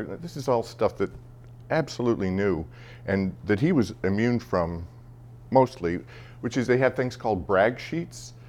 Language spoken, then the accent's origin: English; Chicago, Illinois, United States; I grew up in Chicago, and I thought, what's the farthest away I can get from Chicago and remain in the contiguous United States?